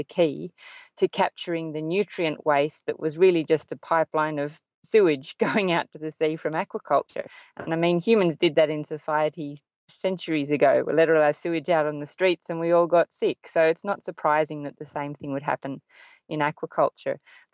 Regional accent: Sydney, New South Wales, Australia; growing up in Sydney and living by the sea

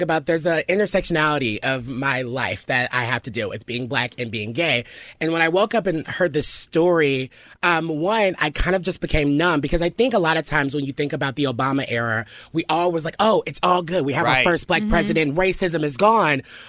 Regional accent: the South, United States; one, I am from the South, and it's not, you know, it's not far for me to see someone.

